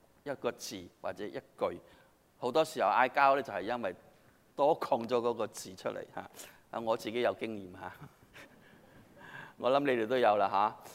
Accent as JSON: {"language": "Chinese", "country": "China", "said": "我知道我们中国人是很勤力的"}